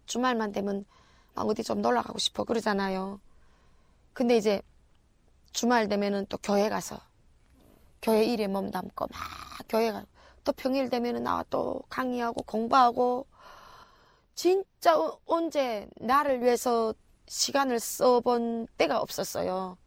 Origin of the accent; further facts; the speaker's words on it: North Korea; now in South Korea; 저는 탈북자니까